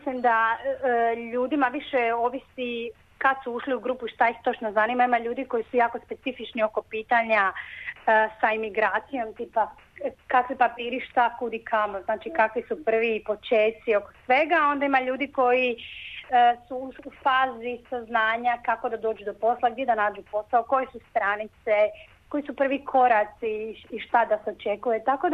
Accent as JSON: {"language": "Croatian", "town": "Split", "region": "Split-Dalmatia County", "country": "Croatia", "tie": "born or raised there", "also_born_or_lived": "Hvar", "lives_now": "New Zealand", "said": "Ja sam inače iz Splita, tamo sam rođena i odrasla i zadnjih 5 godina u Hrvatskoj smo živjeli ja i suprug na Hvaru, tako da nekako domatinka, ja to volim reći."}